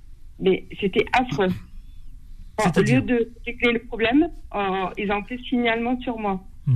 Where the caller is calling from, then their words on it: Toulouse, Occitanie, France; Oui, bonjour, oui, je suis de Toulouse.